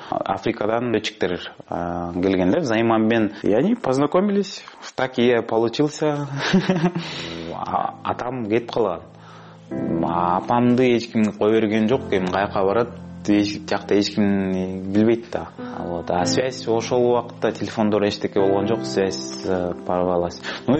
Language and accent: Kyrgyz; Bishkek, Kyrgyzstan; born there; Kyrgyz is a second language; мен 26 жашта Бишкекте төрөлгөм. Кыргыз болуп өзүмдү сезем, бирок апам кыргыз, атам Южный Африкадан болот.